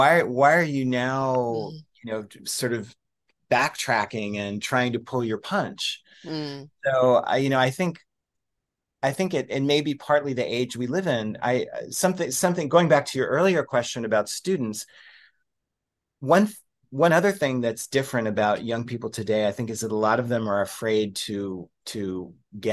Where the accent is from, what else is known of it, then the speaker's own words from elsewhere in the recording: Pennsylvania, United States; I'm going to be doing a book event in my hometown. And Pennsylvania is a conservative state. A lot of people in the community I grew up in are rather conservative